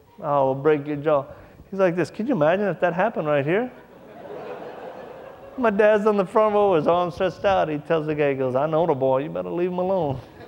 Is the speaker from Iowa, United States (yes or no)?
no; Mississippi, United States; I go through the town where I was raised in Mississippi.